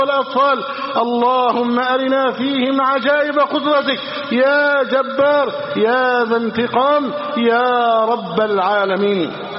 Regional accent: Egypt; لا سيما بلدنا مصر التي يحاول الأعداء الإحاطة بحدودها من كل جانب

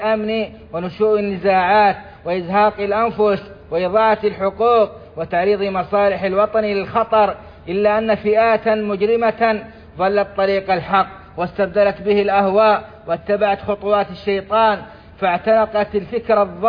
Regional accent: Saudi Arabia; لقد علمتم ما قامت به بلادنا السعودية أيدها الله

